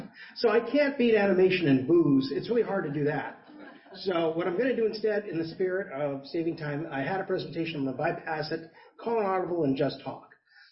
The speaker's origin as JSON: {"language": "English", "region": "California", "country": "United States", "said": "I mentioned before I'm from California."}